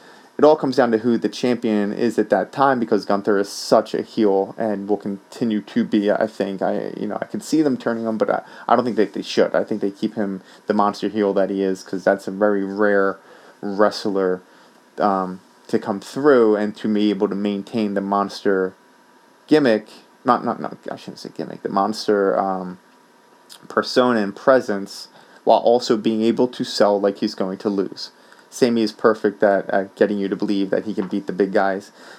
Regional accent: Philadelphia, Pennsylvania, United States; There's no roof on Lincoln Financial, my hometown, Philly. What's up, home of the Eagles?

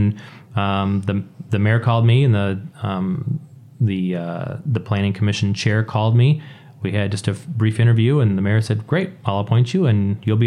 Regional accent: Walker, Michigan, United States; Well, I grew up in Walker, which is a small city just west of Grand Rapids, about 25,000 people.

